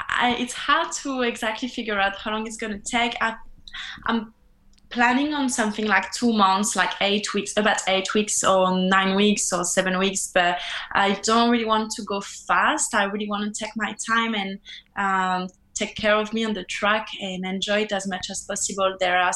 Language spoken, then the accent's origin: English; France; English is a second language; I'm from France. I've been traveling in New Zealand and Australia for 3 years.